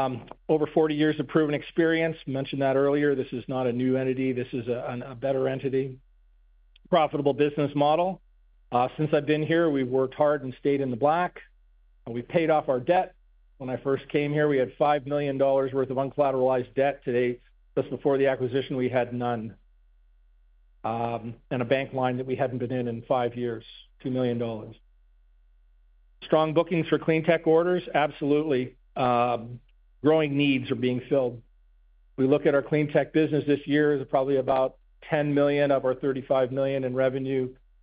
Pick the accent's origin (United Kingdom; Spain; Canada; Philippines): Canada; also born or lived in United States; experience of 39 years, 24 were in the U.S. out of Chicago working for large water consultancies. I'm born and bred in Canada. I'm happy to be home.